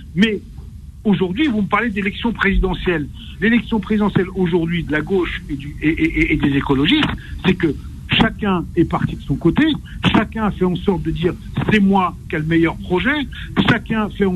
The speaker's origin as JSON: {"language": "French", "country": "France", "tie": "born there", "said": "nous, on est nés en France. Ouais. Nos parents sont venus en France."}